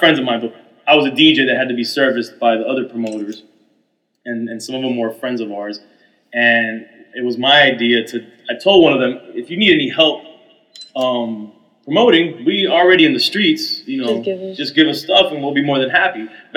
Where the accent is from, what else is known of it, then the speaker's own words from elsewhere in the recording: Kendall, Florida, United States; Well, again, you know I'm from Kendall.